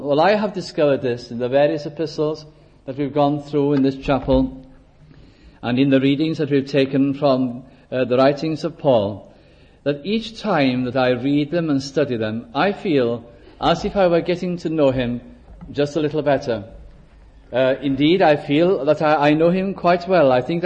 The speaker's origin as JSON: {"language": "English", "region": "Wales", "country": "United Kingdom", "lives_now": "England", "said": "being a Welsh person living in the north of England."}